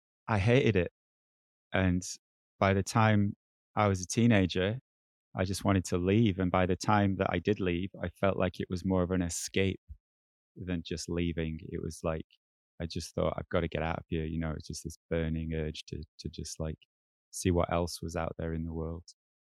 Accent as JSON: {"language": "English", "town": "Preston", "region": "North West England", "country": "United Kingdom", "tie": "born or raised there", "also_born_or_lived": "Chorley", "said": "I was born in Chorley down the road, but grew up in Preston, and I was there for 19 years. What can I tell you? It's just like one of those typical sort of northern ex-industrial towns, really. Famous for its cotton mills in the past."}